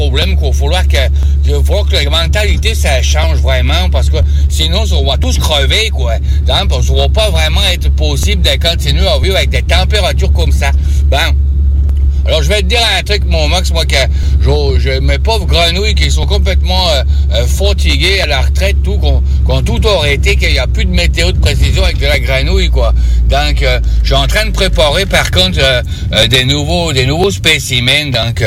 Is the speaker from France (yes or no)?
no; Canada; parce que tu sais, chez nous, au Canada, c'est vraiment très vaste, hein.